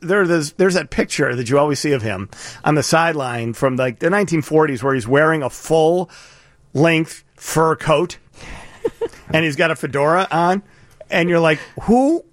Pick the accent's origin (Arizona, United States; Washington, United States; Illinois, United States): Illinois, United States; Chicago; I'm a Chicagoan.